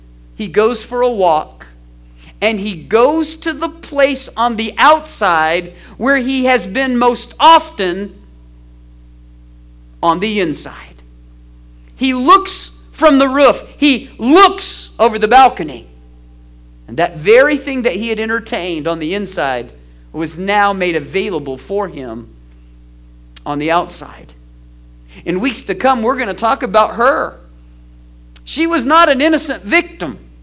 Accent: Texas, United States; I said, we're from Texas, and a lot of us are Assembly of God folks from back in the day

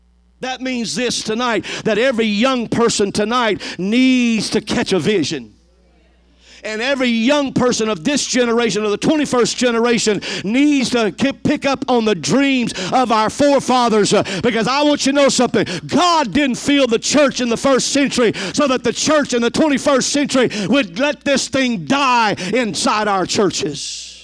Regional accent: Louisiana, United States; I'm a type A Pentecostal. It's already in my DNA. I'm Cajun, okay?

